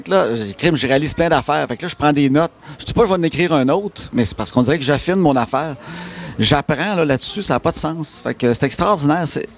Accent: Trois-Rivières, Quebec, Canada; Puis je viens de Trois-Rivières, je connaissais rien là-dedans

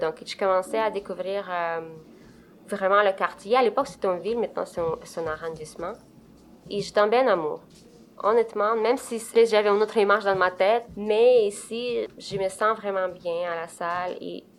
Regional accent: Moldova; je viens de Moldavie. C'est un petit pays de l'Europe. Personne ne le connaît, mais je vous présente. C'est à côté d'Ukraine, de Roumanie, même de la Russie, c'est pas loin. Donc, mon père est russe, ma mère est moldave.

